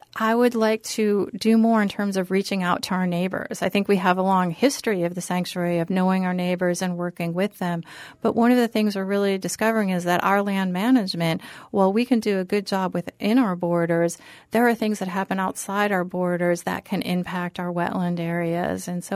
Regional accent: Buffalo, New York, United States; So I grew up in Buffalo, New York, or in a suburb of Buffalo, New York

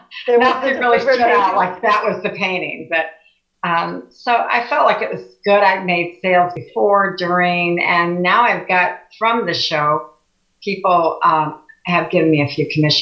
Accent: Chicago, Illinois, United States; also born or lived in Oak Lawn; Well, I grew up in Chicago. Then we moved in to Oak Lawn, but always had a connection to the Indiana Dunes because my grandparents owned property, just land, in Beverly Shores.

